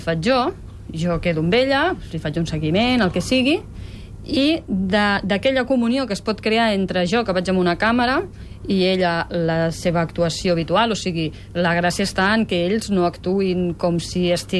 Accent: Badalona, Catalonia, Spain; Com que som de Badalona, ells de Badalona som una secta.

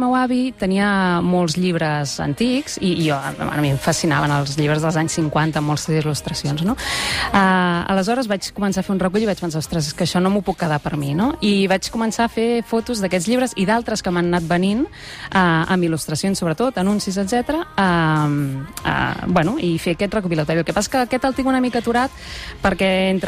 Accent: Terrassa, Catalonia, Spain; la majoria de fotos són Terrassa, que és d'on sóc jo, a Barcelona, i poca cosa més.

